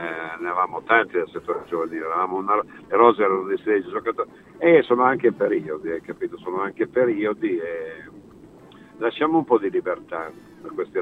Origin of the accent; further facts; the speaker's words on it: Piedmont, Italy; Io sì, io sono piemontese.